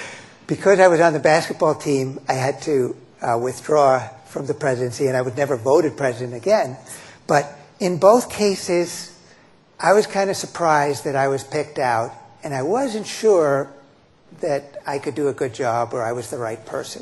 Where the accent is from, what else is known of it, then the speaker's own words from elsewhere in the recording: New York City, New York, United States; I'm from New York City, but I've become a fanatic Montreal Canadiens hockey fan.